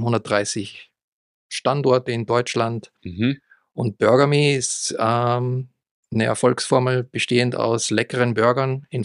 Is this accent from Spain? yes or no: no; Austria; now in Munich, Germany; Komme aber aus dem Süden, ich komme aus Österreich. Wohne hier in München